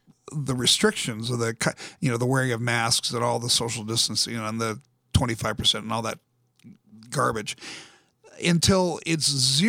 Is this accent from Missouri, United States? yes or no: no; California, United States; born there; Well, California was beautiful. I was born in California.